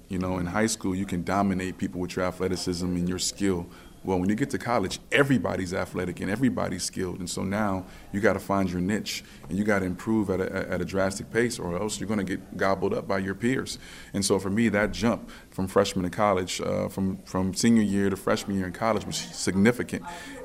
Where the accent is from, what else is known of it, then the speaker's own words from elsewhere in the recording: Los Angeles, California, United States; I'm from Los Angeles, California, and that's the organization that I played for